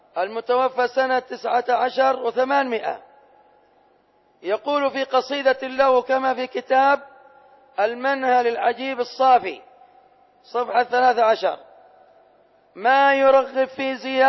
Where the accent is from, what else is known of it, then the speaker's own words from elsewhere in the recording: Hadhramaut, Yemen; عندنا في حضرموت